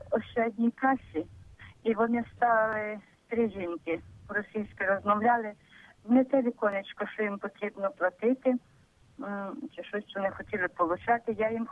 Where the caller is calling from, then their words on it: Horodok, Khmelnytskyi Oblast, Ukraine; городок Хмельницької області.